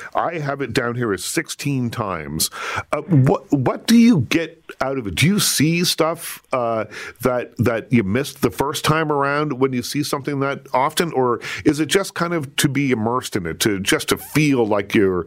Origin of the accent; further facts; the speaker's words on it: Liverpool, Nova Scotia, Canada; I'm from the South Shore. I'm from Liverpool, Nova Scotia.